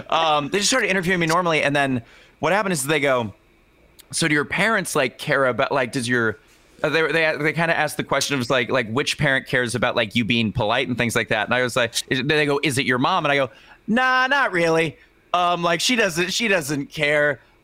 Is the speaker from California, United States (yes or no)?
no; St. Clair, Missouri, United States; Which is weird because I'm from Missouri. And not only that, but I was raised in a place called St. Clair, Missouri for like the first 5 years of my life